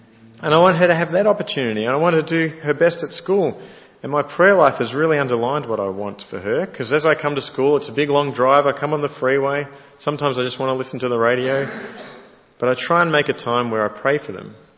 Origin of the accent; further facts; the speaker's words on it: Australia; As an Australian dad, this is pretty exciting.